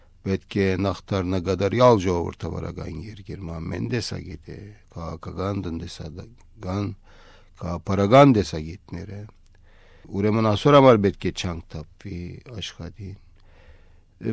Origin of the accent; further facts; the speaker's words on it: Turkey; ես Թուրքիացի եմ, Թուրքիո հայ եմ, բայց նույնադեն Հայաստանցի եմ, քանի որ իմ արմատներս ունի, իմ ցեղով հայրենիքս է